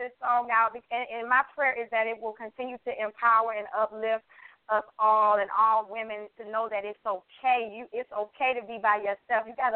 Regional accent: the South, United States; growing up in the South, my grandmother had flawless skin, and she instilled in us.

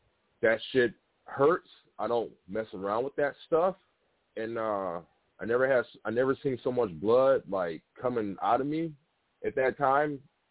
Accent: Detroit, Michigan, United States; I'm from Detroit, and I would have loved to see him go all the way

